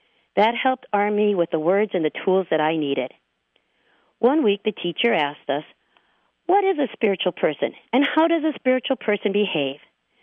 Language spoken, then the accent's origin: English; Maple Grove, Minnesota, United States; from Maple Grove, Minnesota.